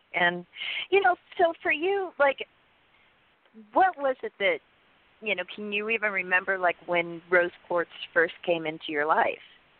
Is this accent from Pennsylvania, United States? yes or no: yes; New Kensington, Pennsylvania, United States; Like for me, like it was like I grew up in Pennsylvania, right? You know, outside of Pittsburgh.